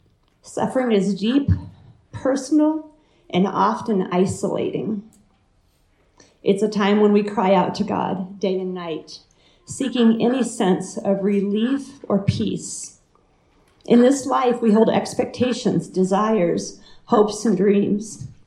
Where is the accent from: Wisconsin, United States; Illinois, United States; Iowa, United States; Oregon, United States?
Iowa, United States; also born or lived in Colorado; I grew up in the Midwest, back in Iowa, and then we spent 20 years doing ministry and life here in Colorado.